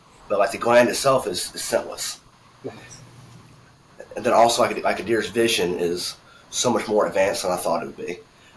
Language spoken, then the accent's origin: English; Alabama, United States; which I mean I'm from Alabama, so I'm probably just too stupid to use it.